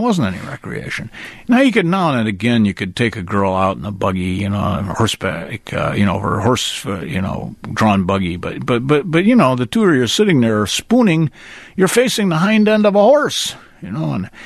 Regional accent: Midwest, United States; also born or lived in New York; And, of course, I'm this kid from New York, I'm from the Midwest, but I was living in New York, obviously Yankee kid.

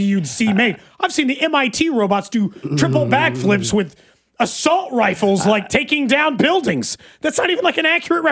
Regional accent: Kansas City, United States; That might be because I grew up in Kansas City.

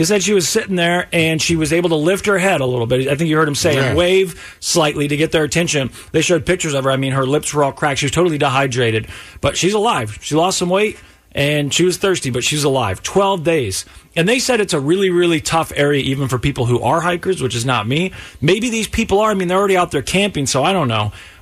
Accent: Missouri, United States; But now they say the first case in Missouri, my home state, someone who wasn't around animals

